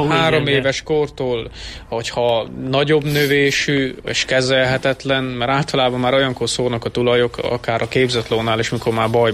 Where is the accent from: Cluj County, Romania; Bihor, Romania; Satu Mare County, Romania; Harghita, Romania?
Harghita, Romania; Szentábrahám; also born or lived in Odorheiu Secuiesc / Cristuru Secuiesc; én Székelyudvarhelyen születtem, Szent Ábrahámon nevelkedtem, és úgy költöztünk Székelykeresztúra